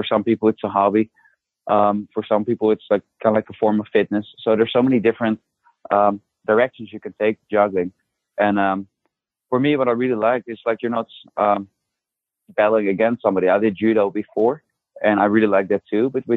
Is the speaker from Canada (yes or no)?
no; Netherlands; English is a second language; now in United States; So my accent is from the Netherlands. I grew up in the Netherlands.